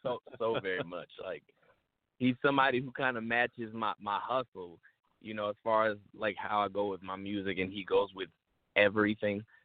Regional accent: Atlanta, Georgia, United States; I was born in Decatur, Georgia, raised pretty much everywhere. I've been on north side, south side, east side, west side of Atlanta. So I can really say 100% I'm a Georgia boy.

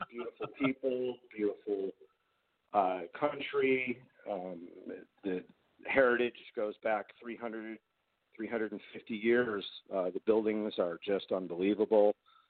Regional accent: Arlington Heights, Illinois, United States; also born or lived in North Carolina; Well, I grew up in the Chicago area, the north suburbs. I grew up in a town called Arlington Heights, and I went to a high school called Buffalo Grove High School.

